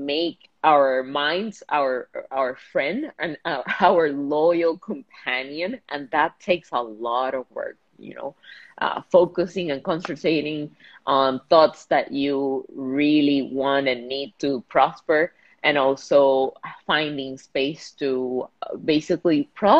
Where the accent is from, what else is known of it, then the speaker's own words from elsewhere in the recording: Puerto Rico; I'm from Puerto Rico. I currently live in Puerto Rico.